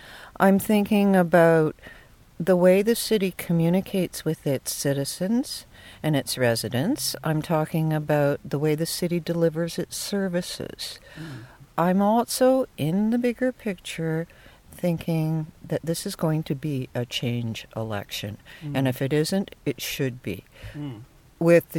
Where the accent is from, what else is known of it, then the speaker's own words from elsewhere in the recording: Guelph, Ontario, Canada; I grew up in Guelph, and when I came back 8 years ago and made my home in Ward 2